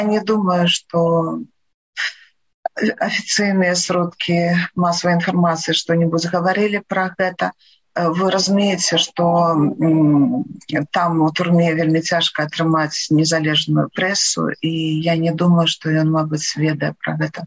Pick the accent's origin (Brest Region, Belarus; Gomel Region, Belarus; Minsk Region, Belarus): Gomel Region, Belarus; Loyew; born there; Я нарадзілася ў Лоеве, та самае лепшае месца не только в Беларуси, а на земле.